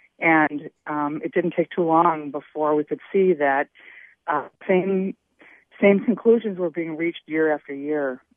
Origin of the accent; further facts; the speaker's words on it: Milwaukee, Wisconsin, United States; And I said, well, that's Madison. You know, I'm from Milwaukee.